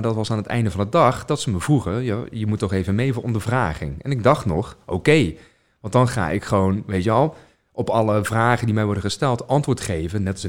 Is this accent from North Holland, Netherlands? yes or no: no; North Brabant, Netherlands; Ik heb gewoon een heel fijn, zorgeloos leven in het Brabantse land gehad, waar ik ben geboren en getogen.